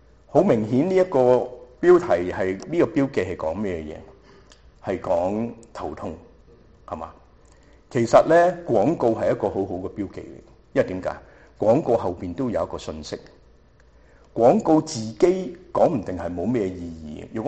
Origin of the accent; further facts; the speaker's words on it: Shanghai, China; 就好像我们上海人有一句话，我是上海人